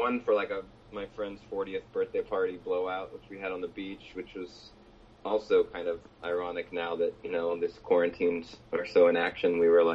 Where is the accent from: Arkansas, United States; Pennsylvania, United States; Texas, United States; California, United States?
California, United States; San Francisco; I went to go record a podcast with my friend in Oakland, where I grew up with in San Francisco.